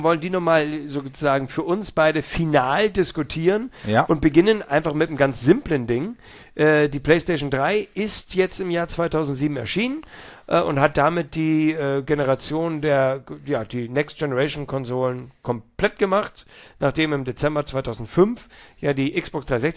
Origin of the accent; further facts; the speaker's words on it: Northern Germany, Germany; wir sind ja Norddeutsche